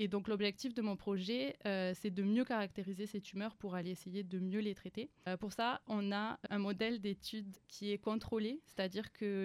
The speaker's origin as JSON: {"language": "French", "town": "Toulouse", "region": "Occitanie", "country": "France", "tie": "born or raised there", "said": "je suis née à Toulouse, j'ai grandi à Toulouse et j'ai fait toutes mes études à Toulouse. J'ai intégré l'université à Toulouse"}